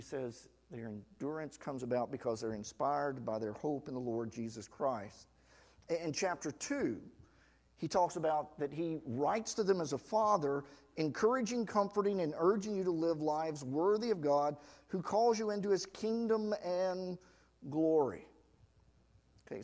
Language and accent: English; West Virginia, United States; We're from West Virginia. He goes, we don't get many people from West Virginia here. We're like, why not? I mean, we're in West Virginia.